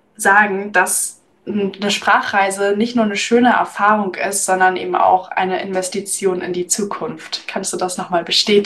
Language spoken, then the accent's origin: German; Dresden, Saxony, Germany; Ich komme jetzt zum Glück aus Dresden, da musste ich jetzt nicht so weit fahren